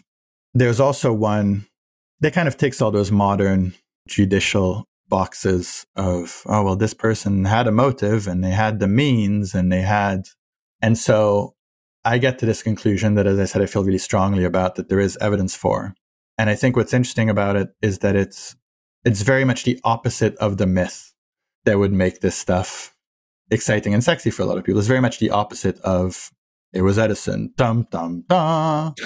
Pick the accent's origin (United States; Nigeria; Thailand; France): France; I grew up in France, where the Lumiere brothers are upheld as the inventors of cinema, period.